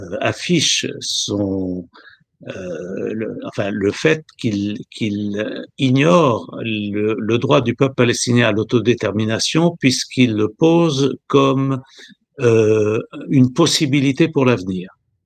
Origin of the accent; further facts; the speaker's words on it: Beirut, Lebanon; also born or lived in Dakar; Diaspora libanaise, mais j'ai grandi à Beyrouth. Je suis rentré à Beyrouth à l'âge de 8 ans.